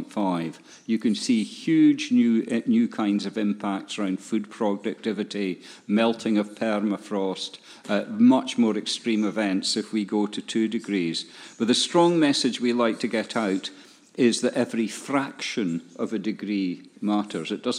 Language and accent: English; Dundee, Scotland, United Kingdom; it happened to take place in my hometown, which is Dundee.